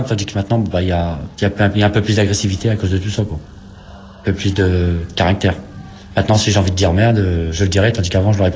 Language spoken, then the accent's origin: French; Boulogne-sur-Mer, Hauts-de-France, France; born there; Enfin, comme je suis né à Boulogne-sur-Mer, ça va.